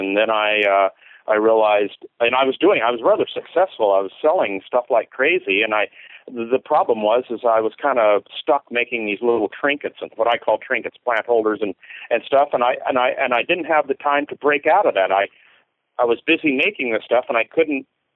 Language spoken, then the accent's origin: English; Wenatchee, Washington, United States; also born or lived in Auburn / Sumner; Well, Pacific Northwest, I grew up in Wenatchee and Auburn and Sumner, which are, you know, Auburn and Sumner aren't too far away from Seattle.